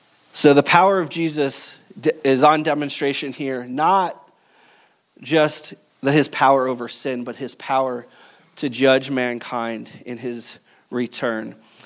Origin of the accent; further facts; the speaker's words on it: New Jersey, United States; Jesse and I were hockey fans, which growing up in New Jersey, it's a rare find.